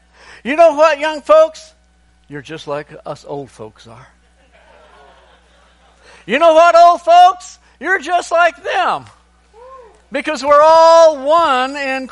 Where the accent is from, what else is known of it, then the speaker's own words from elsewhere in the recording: United States; I tell them just because I'm the missionary from America doesn't make me any better.